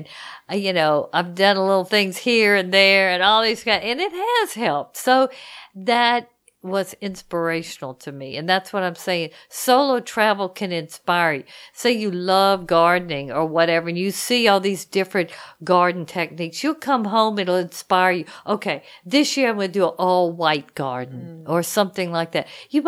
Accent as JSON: {"language": "English", "region": "Louisiana", "country": "United States", "said": "and I'm from Louisiana, so I eat crawfish, we have mud bugs"}